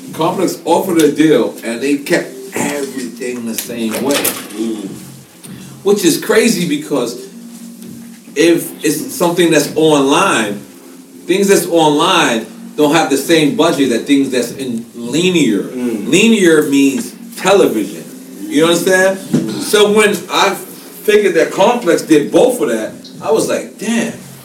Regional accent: Queens, New York, United States; I know I'm from Queens, and I know a lot of people probably would think different, but like, I went to the Bronx, and the Bronx embraced me

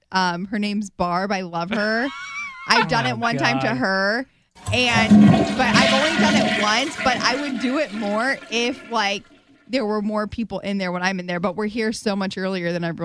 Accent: Kentucky, United States; I am from the very, very, very northern tip of Kentucky. So basically Cincinnati, but I guess we'll say Kentucky.

